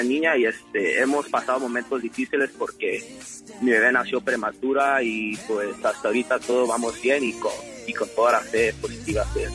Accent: Santa Ana, California, United States; born there; yo tengo 20 años de edad. Nací en Santa Ana, California, en el condado de Orange.

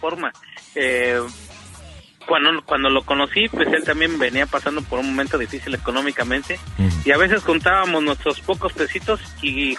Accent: Mexico City, Mexico; born there; also born or lived in Ciudad Juárez; now in Puerto Escondido, Mexico; yo nací en el DF, me vine a Puerto Escondido, Oaxaca, me vine 15 días de vacaciones, llevo 25 años acá. Pero en ese transfer me fui a vivir 3 años a Ciudad Juárez, Chihuahua.

